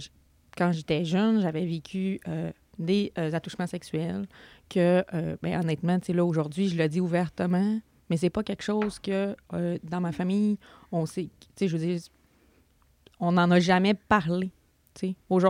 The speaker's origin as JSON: {"language": "French", "town": "Saguenay", "region": "Quebec", "country": "Canada", "tie": "born or raised there", "lives_now": "Alma, Canada", "said": "Je viens du Saguenay, en fait. Maintenant, je suis à Alma. J'ai grandi entre Saguenay et Alma parce que mes parents étaient séparés."}